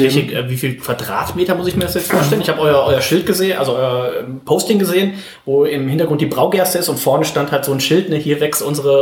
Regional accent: Rhineland, Germany; born there; ich komme ja auch aus dem Rheinland gebürtig

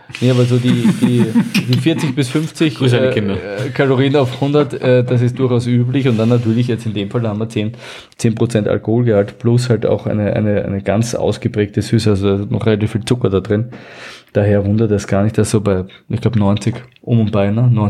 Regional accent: Styria, Austria; born there; also born or lived in Vienna; ich bin gebürtiger Steirer, aber dann lange in Wien

